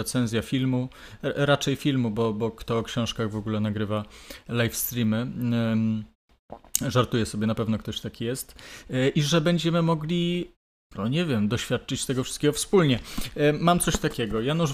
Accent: Opole Voivodeship, Poland; moved away as an adult; now in Kraków, Poland; No, przeprowadziłem się z Opolszczyzny do Krakowa, żeby studiować film.

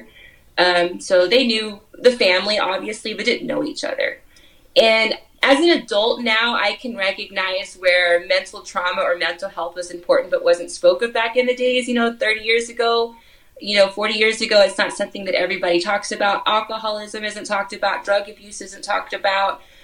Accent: Brady, Texas, United States; my grandfather came from Spain. And, you know, I was born and raised in Brady. I'm going to die in Brady. I'm never going to leave Brady.

